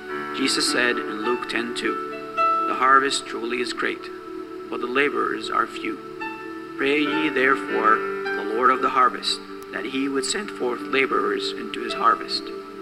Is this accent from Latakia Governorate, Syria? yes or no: no; Homs, Homs Governorate, Syria; Homs, my hometown, is located north of Damascus and by the borders of Lebanon.